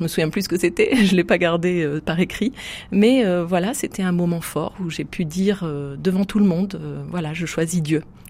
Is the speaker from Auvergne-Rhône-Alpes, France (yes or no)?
yes; Saint-Étienne, Auvergne-Rhône-Alpes, France; also born or lived in Lunel; je suis née à Lunel, mais mon père était professeur de physique et il a été nommé en premier poste à Saint-Étienne. Et donc, c'est à Saint-Étienne que j'ai grandi de 3 ans à 19 ans